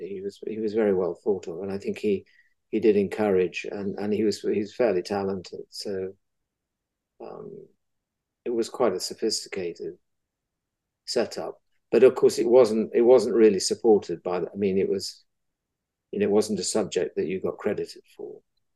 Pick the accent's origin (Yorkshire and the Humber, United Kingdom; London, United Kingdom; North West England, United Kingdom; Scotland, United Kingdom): Yorkshire and the Humber, United Kingdom; Halifax; I mean, we're from the West Riding, so the moors outside Halifax were treeless, industrial architecture was all of Yorkstone.